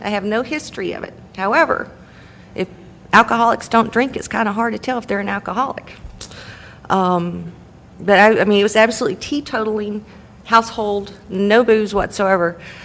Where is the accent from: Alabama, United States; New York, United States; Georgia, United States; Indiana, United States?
Georgia, United States; Cedartown; I grew up in Cedartown, Georgia, which is up in northwest Georgia. And I think it's a little bit unusual that I had, like, the most perfect childhood. I grew up on a dairy farm.